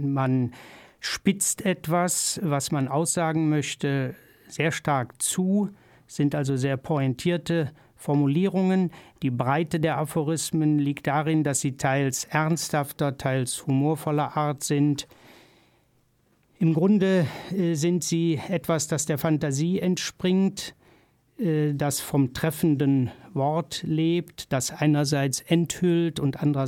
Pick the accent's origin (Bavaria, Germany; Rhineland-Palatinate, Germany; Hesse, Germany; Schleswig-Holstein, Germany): Hesse, Germany; Kelkheim; Ich stamme aus Kelkheim im Taunus.